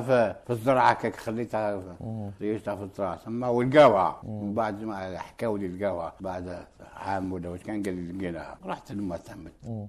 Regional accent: Tunisia; moved away as an adult; أنا كنت خايف من تونس

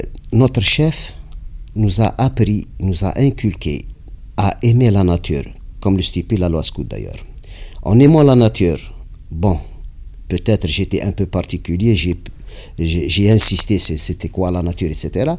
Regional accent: Galma, Tunisia; Bienvenue chez nous à Galma. J'espère que vous allez passer un bon séjour chez nous.

